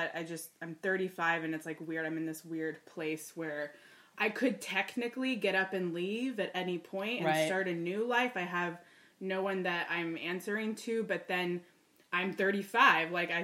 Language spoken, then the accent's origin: English; Sacramento, California, United States; I grew up in Sacramento with these bitches, and then kind of same, my parents were from